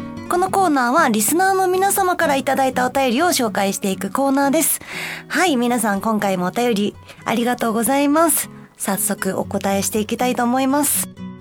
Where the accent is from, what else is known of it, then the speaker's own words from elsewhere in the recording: Kansai, Japan; accent: Kansai dialect; 私普段すごい関西弁なんですよ。もう素が関西弁というか、標準語に変えてるわけじゃなくて、コテコテな方、コテコテまではいかないか、でも関西弁で話してるんですけど、友達とか。